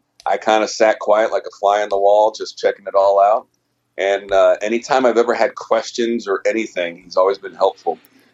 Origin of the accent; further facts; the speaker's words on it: Fairfax, Virginia, United States; I went to school in Pittsburgh, but I grew up living right outside of Washington, D.C. in Fairfax, Virginia.